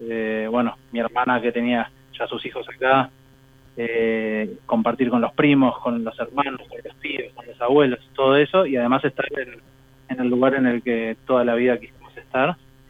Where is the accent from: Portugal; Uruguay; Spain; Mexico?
Uruguay; Montevideo; moved away as an adult; now in Argentina; yo nací en Uruguay, Montevideo, en 1982, 10 de marzo, y bueno, crecí ahí prácticamente hasta toda mi niñez, mi juventud, hasta los 27 años, que me mudé a Argentina. Siempre me educaron con una educación muy muy judía y muy sionista